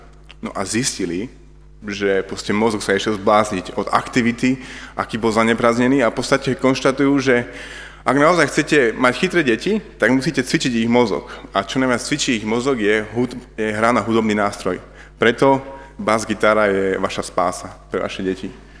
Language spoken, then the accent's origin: Slovak; Levice, Nitra Region, Slovakia; a som z Levíc.